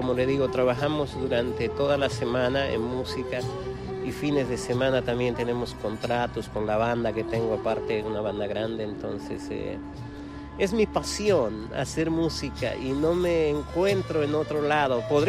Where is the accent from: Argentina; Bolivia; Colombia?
Bolivia; moved away as an adult; also born or lived in New York / Miami; vinimos de Bolivia pues haciendo música también con un grupo que era bastante famoso en mi país. Se llamaba … Y pues llegamos acá para dar conciertos y nos quedamos.